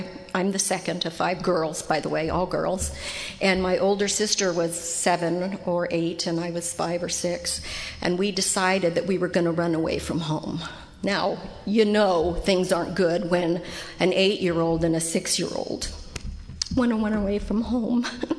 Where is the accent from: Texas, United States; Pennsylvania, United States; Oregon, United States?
Pennsylvania, United States; born there; I'm not from California originally. I was born in the state of Pennsylvania.